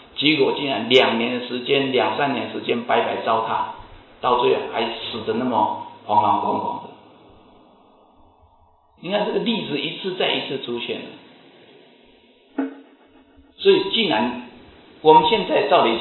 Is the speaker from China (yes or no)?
no; Taiwan; 我们台湾话叫金秀命